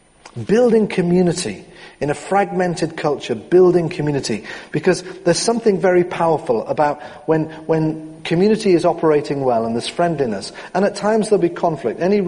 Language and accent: English; North East England, United Kingdom; Sorry, I'm a Geordie.